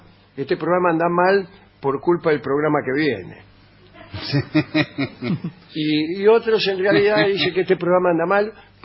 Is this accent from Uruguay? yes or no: yes; Uruguay; Y somos de la República Oriental, ¿eh?